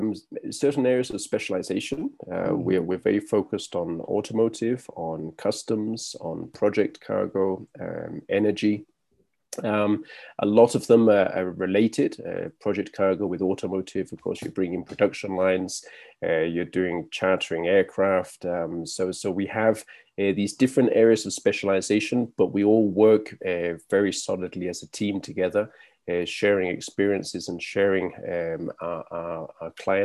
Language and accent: English; England, United Kingdom; I'm actually English myself, but I've traveled around quite a bit.